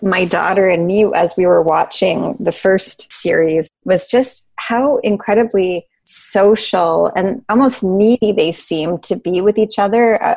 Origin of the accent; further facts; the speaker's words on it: Toronto, Ontario, Canada; And actually, I grew up here in Toronto